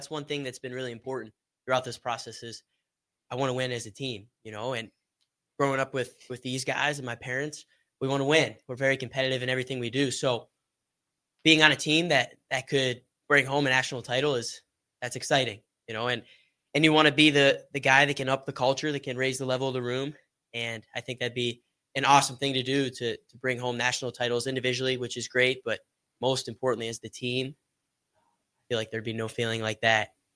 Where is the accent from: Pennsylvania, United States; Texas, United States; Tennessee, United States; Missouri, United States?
Pennsylvania, United States; We're from Western Pennsylvania. We're pretty close to Pittsburgh.